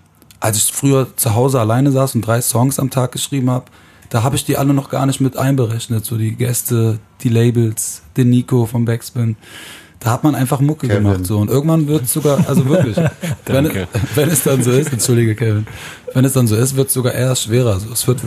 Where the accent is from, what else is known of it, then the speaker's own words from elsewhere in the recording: Aachen, North Rhine-Westphalia, Germany; ich komme aus Aachen